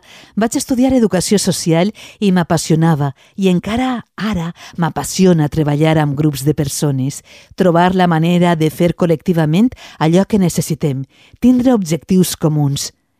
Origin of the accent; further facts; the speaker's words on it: Algemesí, Valencian Community, Spain; accent: apitxat Valencian; also born or lived in Argentina; Vaig néixer a l'Argentina, però em considero valenciana d'Algemesí. El públic m'ho nota pel meu valencià apitzat.